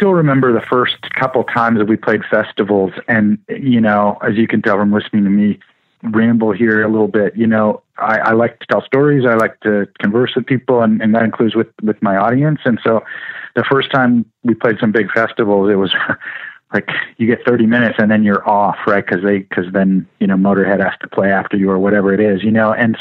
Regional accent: California, United States; also born or lived in San Francisco, United States; I'm 150,000,000% a Southern California boy

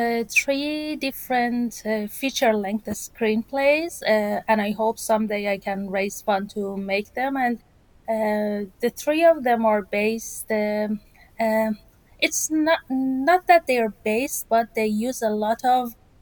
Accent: Tehran, Tehran Province, Iran; English is a second language; now in Kazakhstan; Currently, I'm in Kazakhstan. It's Aslan, the capital city of Kazakhstan. But I split my time between Tehran, my hometown, and here.

